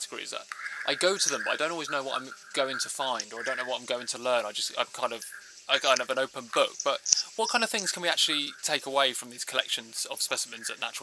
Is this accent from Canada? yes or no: no; Bracknell, South East England, United Kingdom; Especially where I grew up in Bracknell